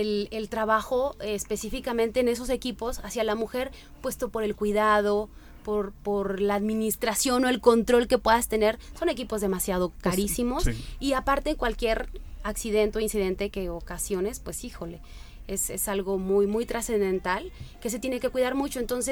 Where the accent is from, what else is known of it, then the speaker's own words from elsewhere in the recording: Mexico; nosotros como mexicanos sí estamos preparados